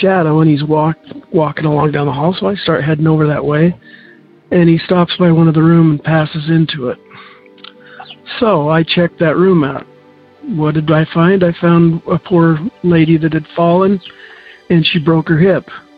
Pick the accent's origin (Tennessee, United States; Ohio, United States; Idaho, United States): Idaho, United States; I'm from Idaho.